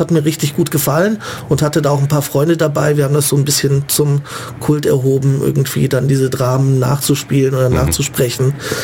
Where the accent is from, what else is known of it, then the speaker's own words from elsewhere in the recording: Munich, Bavaria, Germany; München ist meine Stadt. Ich habe mich nie aus München wirklich wegbewegt. Ich war ein paar Jahre als Kind im Internat, aber hatte auch nie den Drang, aus München wegzuziehen